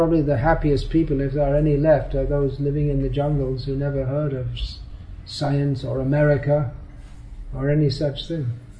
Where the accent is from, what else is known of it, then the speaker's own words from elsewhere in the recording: England, United Kingdom; even when I was a kid growing up in England